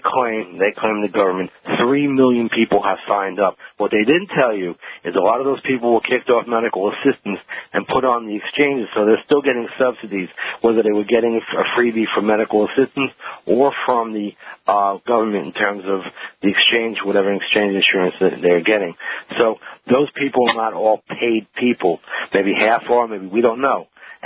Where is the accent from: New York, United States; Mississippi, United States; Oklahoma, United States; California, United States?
New York, United States; I'm not a native Marylander, I'm from New York